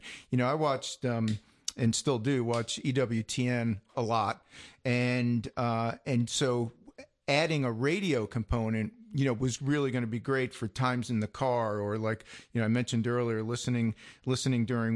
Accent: Staten Island, New York, United States; So I grew up on Staten Island, right? Southernmost point in New York State, 16 years of Catholic school.

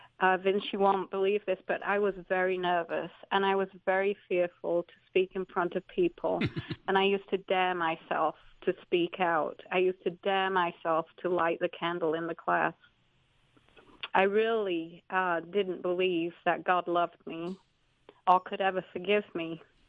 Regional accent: Yorkshire and the Humber, United Kingdom; moved away as an adult; now in United States; So I grew up in Yorkshire, England, and I was christened as a baby, but not having been raised with a faith

